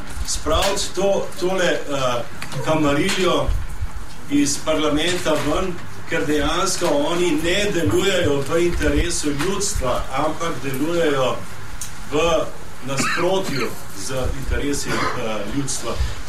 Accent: Postojna, Littoral–Inner Carniola, Slovenia; Tudi jaz sam sem iz Postojne, nisem iz Ljubljane.

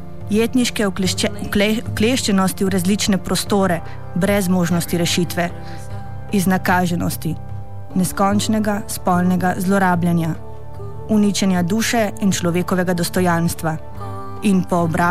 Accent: near the border with Italy, Slovenia; Verjemite, doma sem blizu meje z Italijo.

